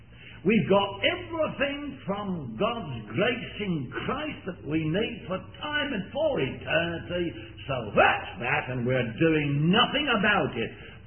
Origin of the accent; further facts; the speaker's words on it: England, United Kingdom; I was going to say jolly well, being English, he knew jolly well that this salvation was their own